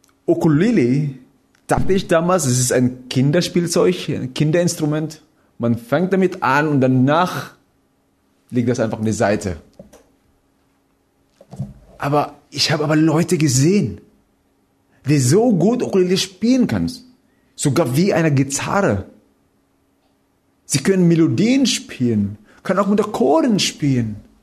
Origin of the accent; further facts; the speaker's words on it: Philippines; German is a second language; ich komme ursprünglich aus den Philippinen. Na, man sieht das in meiner Komplexion, ich habe einen ganz perfekten braunen Ton. Nein, es ist, meine Aussprache ist auch anders.